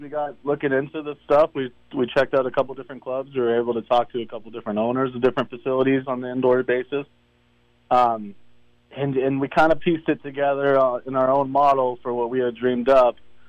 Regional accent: Colorado, United States; also born or lived in Southern California; I grew up here in the Colorado area, and for the last, last 15 years, I've been out in Southern California.

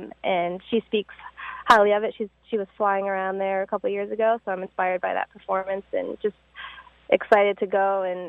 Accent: New York, United States; So this is actually, I grew up in New York, and I've never raced on the Armory track.

